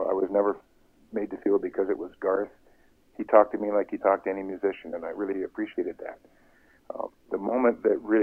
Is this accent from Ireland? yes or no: no; Ontario, Canada; Well, I grew up in Norfolk County, not too far from where the Dangles grew up.